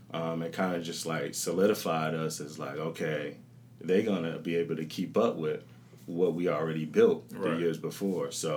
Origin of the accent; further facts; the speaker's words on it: Las Vegas, Nevada, United States; I mean, I'm from Las Vegas.